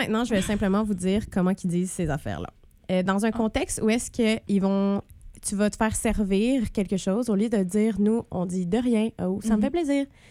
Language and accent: French; Quebec, Canada; en tant que Québécoise, on peut se rappeler notre culture québécoise qui est quand même assez particulière. On a notre propre lot de vocabulaire, d'expression, puis sans côté, tous nos petits accents qui sont assez propres à nous.